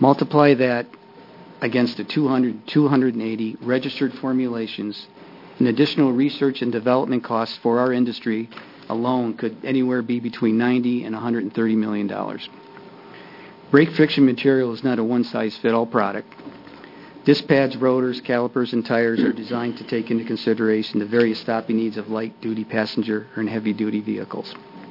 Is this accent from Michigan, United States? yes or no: yes; Detroit, Michigan, United States; I'm from Detroit, Michigan area